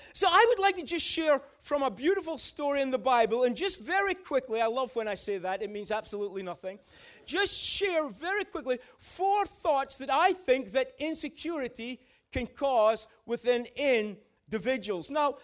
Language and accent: English; Peterhead, Scotland, United Kingdom; Someone said to me, " … how did it feel being a black kid growing up in Peterhead?"